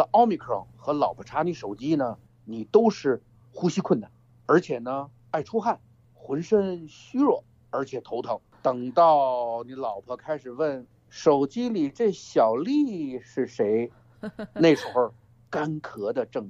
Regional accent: Beijing, China; 我们北京人都腊月八号那天呢泡醋

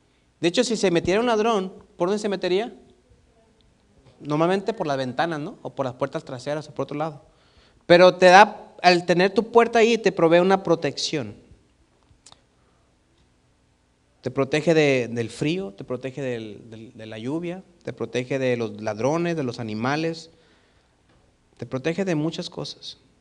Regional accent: Mexico; nosotros como mexicanos salimos y prendemos las luces y estamos más seguros, ¿no?

